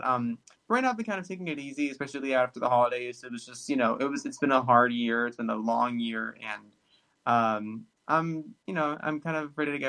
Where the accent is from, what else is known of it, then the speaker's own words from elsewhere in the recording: Maryland, United States; now in Los Angeles, United States; No. I'm from Maryland. And so right now it's snowing.